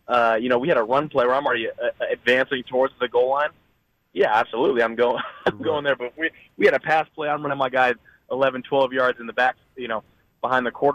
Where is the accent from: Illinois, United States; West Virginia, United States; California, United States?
California, United States; I grew up in the Bay Area, so I'm a Giants fan